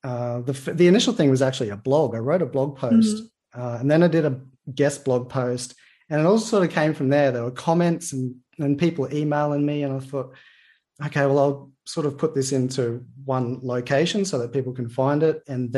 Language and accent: English; Queensland, Australia; North Queensland. I'm now in Cairns, right at the top of Queensland. So I am a Queenslander originally. It's just very different. It's tropical, it's humid, it storms and rains a lot, as you can imagine.